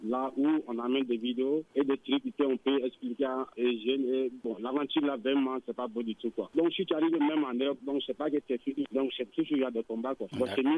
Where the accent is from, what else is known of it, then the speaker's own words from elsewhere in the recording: Mali; French is a second language; moved away as an adult; now in Italy; Donc, je viens de la du Mali et Kaï. Donc, je suis un artiste chanteur. Donc, je vis en Italie. Donc, ça fait donc maintenant 11 ans actuellement.